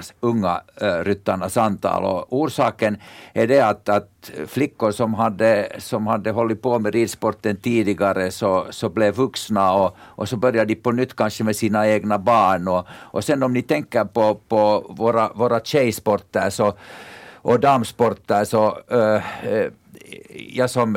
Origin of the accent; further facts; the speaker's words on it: Ekenäs, Uusimaa, Finland; Det är jätteroligt att komma till sin hemstad. Jag är faktiskt född i Ekenäs.